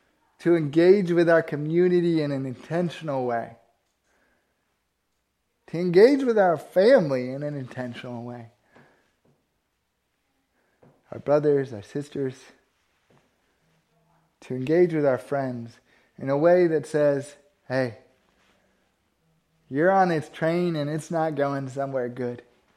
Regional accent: United States; maybe it's just because I'm American, I really don't feel responsible for other people's actions.

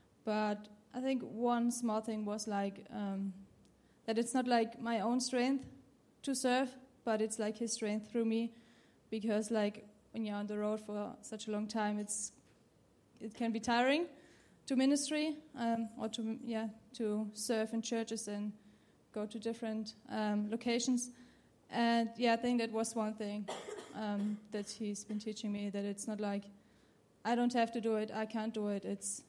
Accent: Germany; English is a second language; I'm from Germany.

